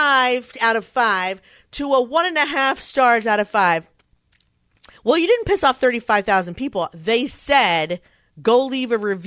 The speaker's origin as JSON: {"language": "English", "town": "Philadelphia", "region": "Pennsylvania", "country": "United States", "tie": "born or raised there", "said": "Philadelphia is in my hometown. I really want to see everyone there."}